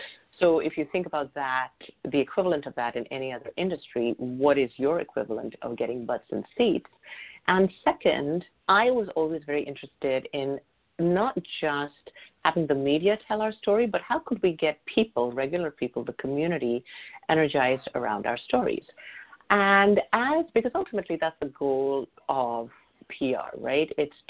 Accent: India; I'm originally from India.

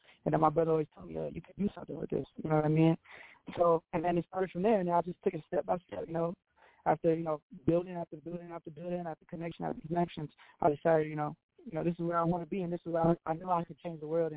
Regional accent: Kissimmee, Florida, United States; also born or lived in Brooklyn, New York; I'm from Orlando, Florida, Kissimmee, Florida. Born in Brooklyn, New York, Bushwick, and I was raised in Kissimmee, Florida.

